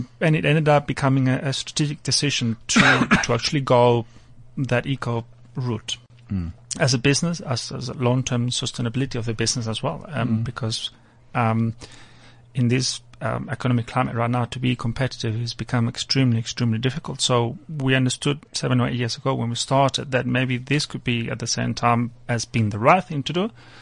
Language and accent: English; Malaga, Andalusia, Spain; born there; English is a second language; moved away as an adult; So I'm Spanish. I was born in Spain, southern Spain, in a little town called Malaga. Lovely weather and very touristy.